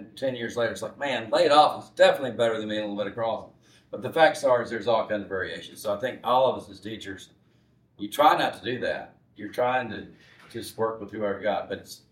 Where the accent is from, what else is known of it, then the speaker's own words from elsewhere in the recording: Shreveport, Louisiana, United States; I grew up in Shreveport, but I've been here for 34 years